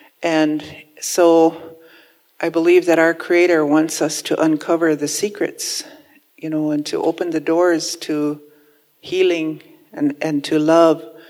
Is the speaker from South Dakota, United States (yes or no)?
yes; Porcupine, South Dakota, United States; I'm from Porcupine, South Dakota.